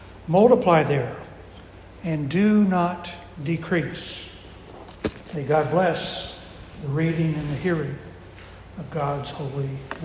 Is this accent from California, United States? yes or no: no; Indiana, United States; moved away; Now, as many of you know, I'm from Indiana, and I had never heard of Louis Grizzard until I moved to Georgia in 1980.